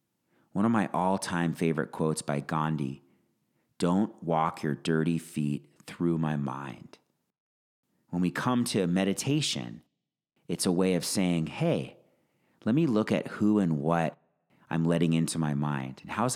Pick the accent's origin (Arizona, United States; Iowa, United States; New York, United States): Arizona, United States; Phoenix; Last night, a random Tuesday in my hometown of Phoenix